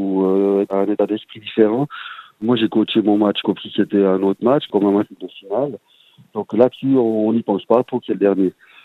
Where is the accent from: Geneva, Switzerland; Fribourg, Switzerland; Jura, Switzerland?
Fribourg, Switzerland; now in La Chaux-de-Fonds, Switzerland; Comme vous savez, moi, je viens à la base de Fribourg. J'habite la Chaux-de-Fonds.